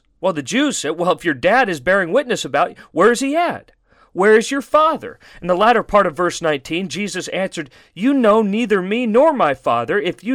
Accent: Phoenix, Arizona, United States; I'd tell them I come from Phoenix … this was my raising, that type of thing.

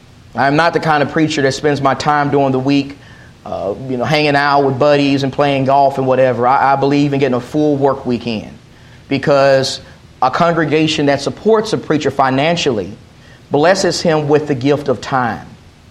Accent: Texas, United States; I'm from Texas, and I thought that was just a Texas thing.

